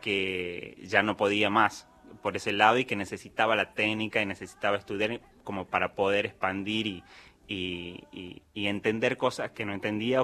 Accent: Simoca, Tucumán, Argentina; born there; now in Buenos Aires, Argentina; Nací en Simoca, un pueblo al sur, conocido en el folclore por algunas canciones. Y he nacido ahí en un paraje que se llama Valderrama, o sea, no en el pueblo.

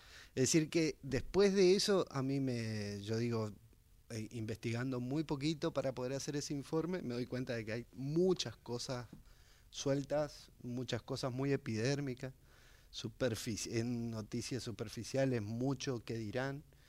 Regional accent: Chaco, Argentina; Yo soy del Chaco, nací en el Chaco, uh-huh, y siempre cuento esto.

